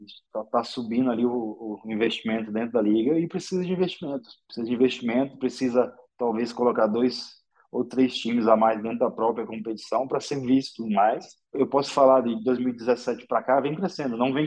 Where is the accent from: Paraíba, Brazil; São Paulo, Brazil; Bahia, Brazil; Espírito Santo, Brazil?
Paraíba, Brazil; João Pessoa; E ele começou a me chamar quando eu era pequeno, cara, lá em João Pessoa, de … E aí o pessoal na rua pegou onde eu morava lá.